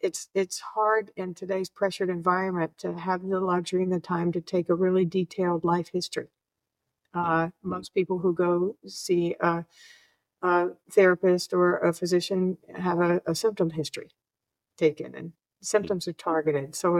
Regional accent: the South, United States; I'm from the South.

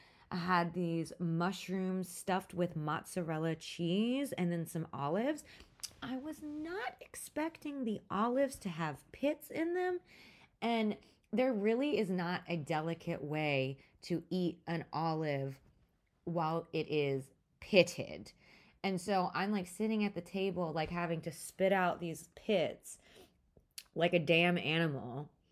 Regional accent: United States; accent: American; I can't hide that I'm an American, right? Because my accent, I mean, I could try a British accent, but I think that would even reveal my Americanism even more.

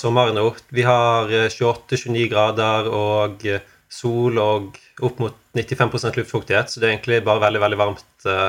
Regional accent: Bergen, Vestland, Norway; Jeg er fra Bergen.

